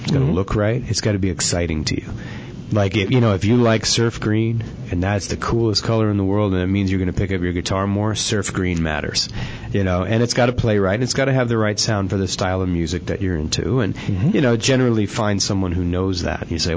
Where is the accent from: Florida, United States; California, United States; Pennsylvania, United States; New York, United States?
New York, United States; …, in Queens, New York. I grew up in New York.